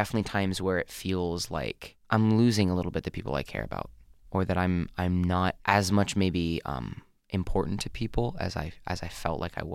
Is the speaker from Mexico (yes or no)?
no; Philippines; Back when I was younger and growing up in the Philippines, I had a very different type of childhood.